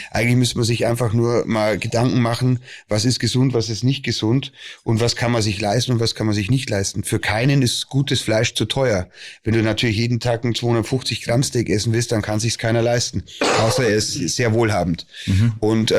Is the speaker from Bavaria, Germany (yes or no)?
yes; Bavaria, Germany; Ich komme aus Bayern